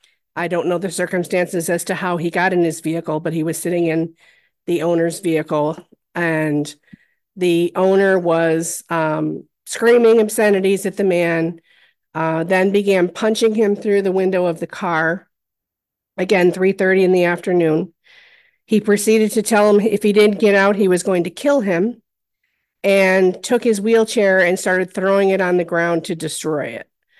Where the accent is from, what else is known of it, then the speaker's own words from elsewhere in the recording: Corning, New York, United States; I'm from Corning. I live and work there.